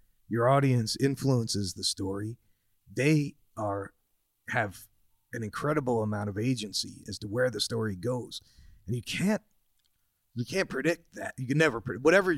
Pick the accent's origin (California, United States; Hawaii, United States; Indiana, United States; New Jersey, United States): New Jersey, United States; born or raised there; also born or lived in Trenton